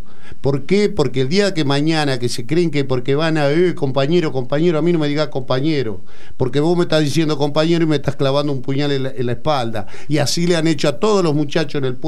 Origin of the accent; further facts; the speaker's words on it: Santa Fe, Argentina; born there; Nací en el monte en Santa Fe y me da lo mismo volver al monte